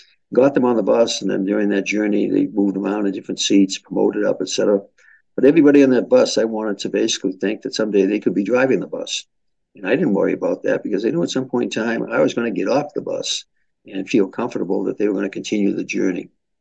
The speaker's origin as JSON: {"language": "English", "town": "Boston", "region": "Massachusetts", "country": "United States", "accent": "Boston", "said": "She never lost it. It's like me with my Boston accent."}